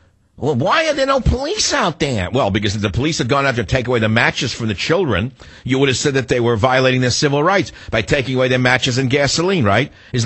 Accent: San Francisco, California, United States; let me take one call from my hometown station in San Francisco, KSFO.

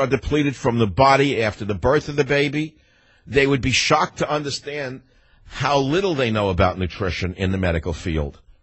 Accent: New York, United States; now in Dallas, United States; this next call from WBAP in Dallas, which is my new hometown. That's right. I'm a New Yorker from Dallas.

